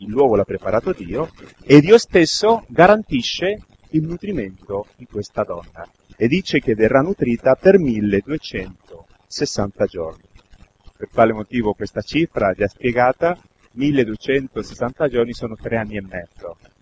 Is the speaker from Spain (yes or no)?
yes; Spain; Italian is a second language; sono spagnolo, io ho vissuto da piccolo anche la dittatura di Franco, è morto quando io sono entrato all'università